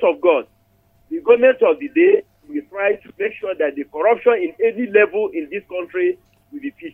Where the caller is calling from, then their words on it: Ethiopia; from Ethiopia.